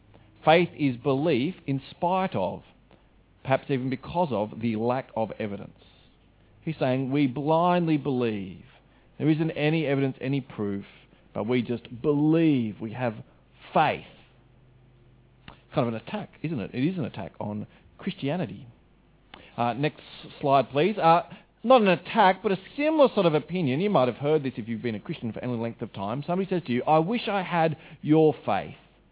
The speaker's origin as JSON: {"language": "English", "country": "Fiji", "said": "We're not from Hawaii, we're from Fiji."}